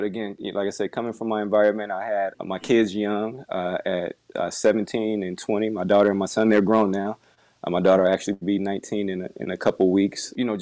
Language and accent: English; Chicago, Illinois, United States; growing up in the Chicagoland area, that was a tough area to grow up in.